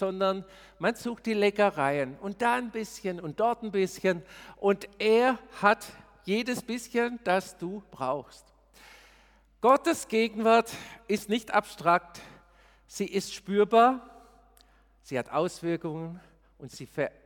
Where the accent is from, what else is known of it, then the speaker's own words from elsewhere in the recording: Germany; Das sind wir Deutsche auch gut. Wir müssen alles erklären, alles erklären.